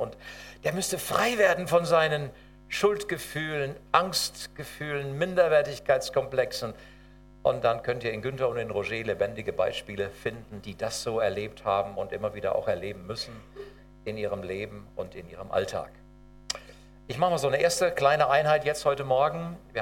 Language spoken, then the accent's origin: German; Germany; Ich bin Deutscher.